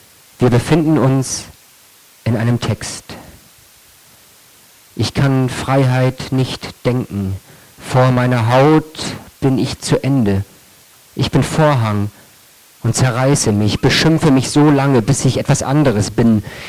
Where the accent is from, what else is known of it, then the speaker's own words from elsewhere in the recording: Kiel, Schleswig-Holstein, Germany; ich komme aus Kiel.